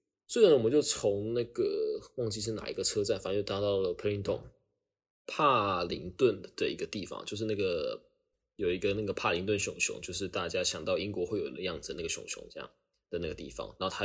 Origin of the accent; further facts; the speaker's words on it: Taipei, Taiwan; 然后我说我从台北来的。不知道为什么当下就讲话都故意有一个绝声，因为我从台北来的